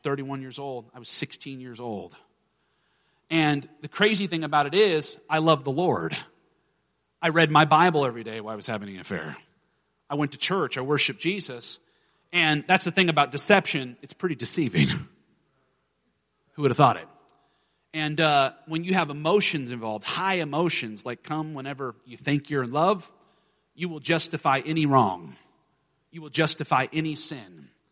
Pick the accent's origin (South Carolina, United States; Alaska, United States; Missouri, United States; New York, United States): Alaska, United States; I was born and raised in Alaska, fifth generation Pentecostal preacher, praise God.